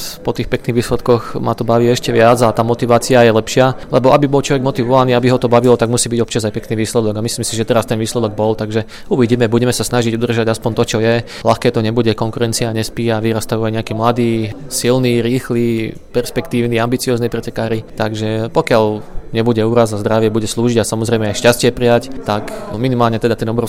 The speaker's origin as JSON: {"language": "Slovak", "region": "Žilina Region", "country": "Slovakia", "said": "Ja som od malička bol na lyžiach tým, že pochádzam z Oravy a máme tam veľa pekných kopcov, veľa snehu väčšinou."}